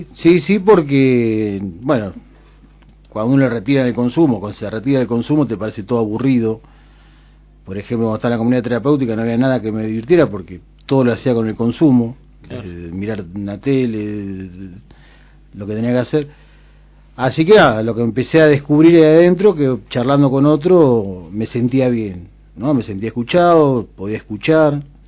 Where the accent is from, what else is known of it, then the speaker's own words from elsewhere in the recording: Lobos, Buenos Aires Province, Argentina; also born or lived in Santa Cruz; Soy oriundo de acá de Lobos.